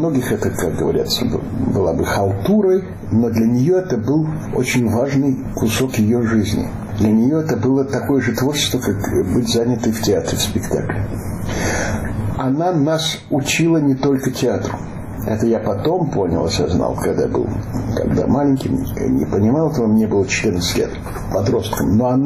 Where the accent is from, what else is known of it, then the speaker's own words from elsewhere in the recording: Chernivtsi, Chernivtsi Oblast, Ukraine; Я рос в Черновицах, да.